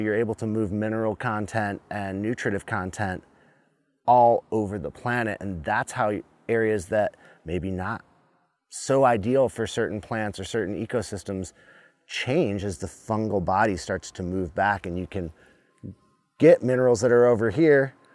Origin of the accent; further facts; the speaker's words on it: Michigan, United States; I grew up in the Midwest, in Michigan, right along the bottom of Lake Michigan.